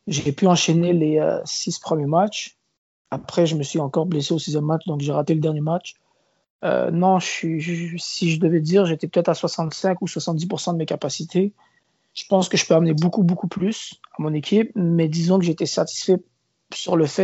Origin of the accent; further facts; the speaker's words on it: Canada; Maintenant, ma réalité à moi, c'est que j'ai grandi au Canada.